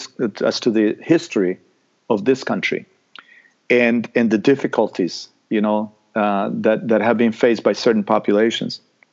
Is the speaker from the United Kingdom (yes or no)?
no; Costa Rica; growing up in Costa Rica, for me, there was no such thing as, you know, as seeing someone different than me as a threat or as anything.